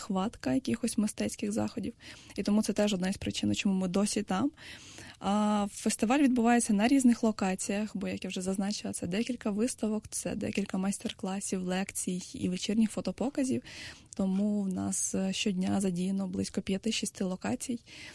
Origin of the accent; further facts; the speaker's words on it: Odesa, Odesa Oblast, Ukraine; Ну, напевно, головна причина, тому що я з Одеси